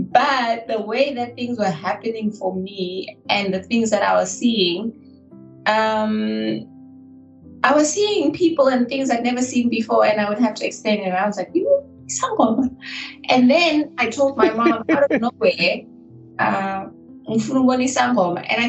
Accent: Soweto, Gauteng, South Africa; growing up in Soweto

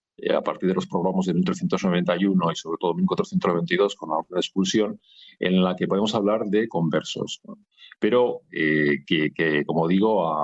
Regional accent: Ibiza, Balearic Islands, Spain; now in La Rioja, Spain; Pues mira, soy ibicenco, llevo 21 años viviendo en La Rioja, pero soy ibicenco.

